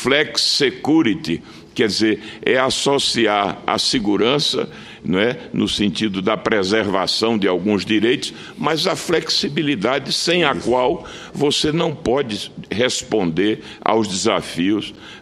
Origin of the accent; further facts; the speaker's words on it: Pernambuco, Brazil; Primeiro, como pernambucano, agradecendo esse comercial extraordinário que Vossa Excelência pôde fazer do meu Estado.